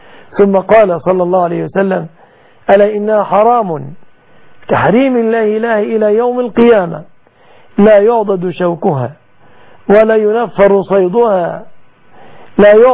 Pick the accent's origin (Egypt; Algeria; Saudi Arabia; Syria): Egypt; أسأل الله أن يحفظ بلادنا مصر وسائر بلاد المسلمين آمنة مطمئنة